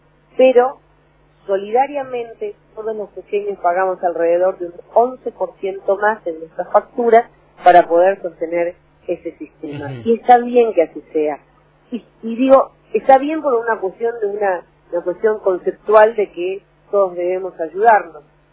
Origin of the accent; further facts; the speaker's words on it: Perico, Jujuy, Argentina; Yo soy de Perico, por eso traigo a colación esta información.